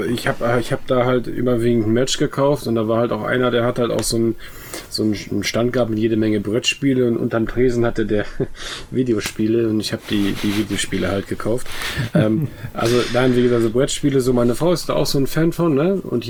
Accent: West Germany, Germany; ich komme aus Westdeutschland

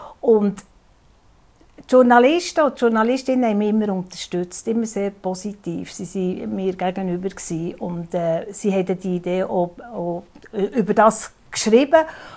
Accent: Bern, Switzerland; ich darf ja das sagen als Bernerin

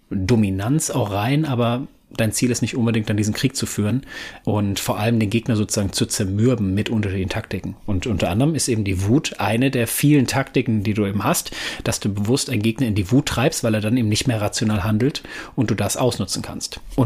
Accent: North Rhine-Westphalia, Germany; Ich komme ja ursprünglich aus dem Pott

